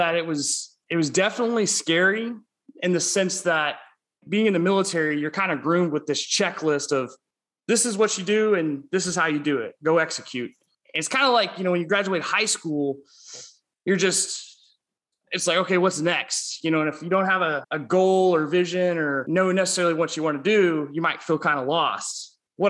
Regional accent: Tulsa, Oklahoma, United States; I'm originally from Tulsa, Oklahoma, born and raised.

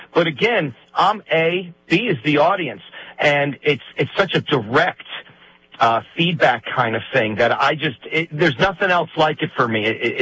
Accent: New Jersey, United States; I'm from North Jersey, so I can get in a lot of trouble legally if I don't say I don't love

